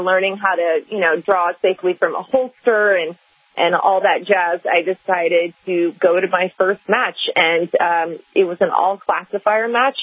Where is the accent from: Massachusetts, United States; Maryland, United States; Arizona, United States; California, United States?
California, United States; Los Angeles; I'm from Los Angeles, California.